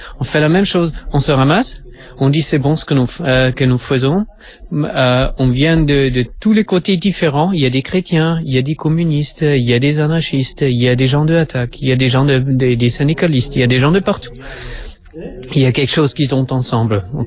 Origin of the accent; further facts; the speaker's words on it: Vienna, Austria; French is a second language; Je viens de Vienne, en Autriche.